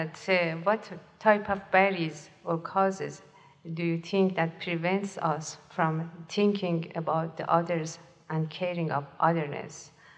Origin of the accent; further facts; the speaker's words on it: Canada; So if there is no difference between that, so what's our moral duty to stop like killing people as a Canadian?